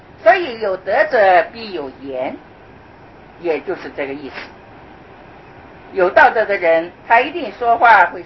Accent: China; 我们中国人比较含蓄，自己有什么好的东西总是不愿意把它铺露出来，不愿意把它炫耀出来，这也是我们中国人的一种美德。

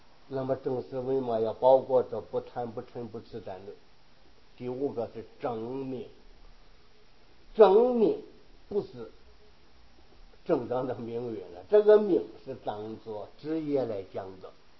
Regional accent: China; 而我们中国人所说的神是什么呢？就是鬼道里边的一部分。

